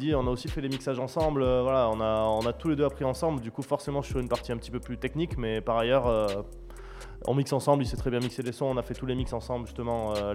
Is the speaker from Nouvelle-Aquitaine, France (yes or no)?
yes; Nouvelle-Aquitaine, France; Et moi, je viens des Landes.